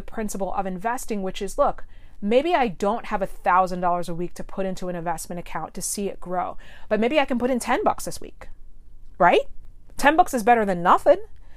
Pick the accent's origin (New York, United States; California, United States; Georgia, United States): New York, United States; I'm a New Yorker, right? Like, so I, you know, I keeps it real.